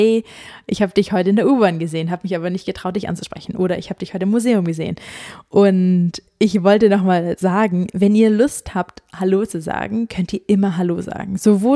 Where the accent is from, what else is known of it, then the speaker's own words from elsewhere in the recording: Germany; ich komme aus Deutschland.